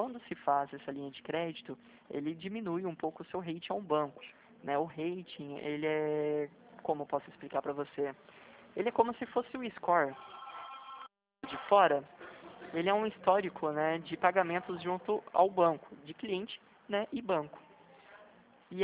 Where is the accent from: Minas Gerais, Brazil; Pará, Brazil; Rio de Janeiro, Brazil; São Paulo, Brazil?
São Paulo, Brazil; São José dos Campos; pessoalmente eu sou de São José dos Campos. sou um pouquinho longe.